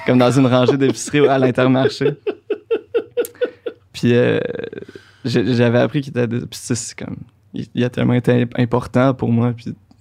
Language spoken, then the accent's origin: French; Marieville, Quebec, Canada; also born or lived in Victoriaville; J'aime mieux dire que je viens de Marieville, parce que c'est là que j'ai grandi.